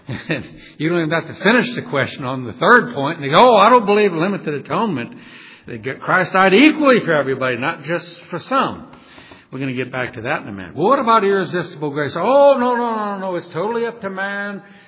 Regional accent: Michigan, United States; I'm from Western Michigan. Yes, I was raised in a Calvinist church.

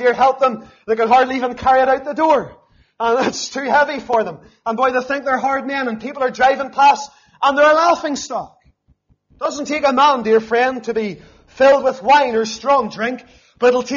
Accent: Lisburn, Northern Ireland, United Kingdom; growing up in Lisburn

